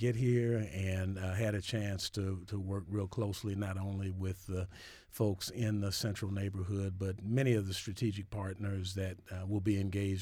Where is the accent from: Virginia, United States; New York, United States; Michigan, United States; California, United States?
Michigan, United States; Detroit; I grew up in Detroit, Michigan, right.